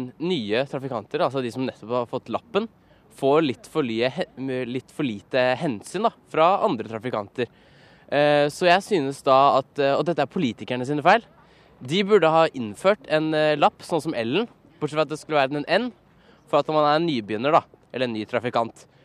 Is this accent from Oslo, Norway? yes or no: yes; Oslo, Norway; Og jeg kommer fra Kampen.